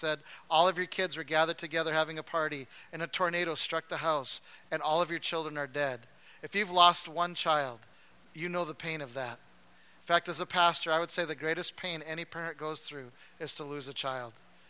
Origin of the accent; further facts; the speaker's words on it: Alberta, Canada; now in Iowa, United States; We didn't. We're from Alberta.